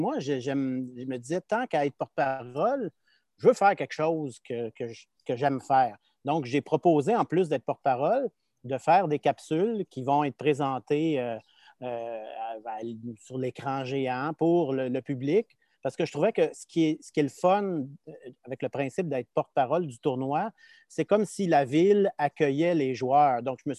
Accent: Saint-Jérôme, Quebec, Canada; born there; Moi, je suis né à Saint-Jérôme, une petite ville où il y avait deux sports.

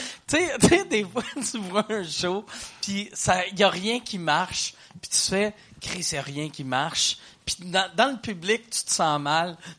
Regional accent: Quebec City, Quebec, Canada; je sais pas si c'est le fait que je viens de Québec

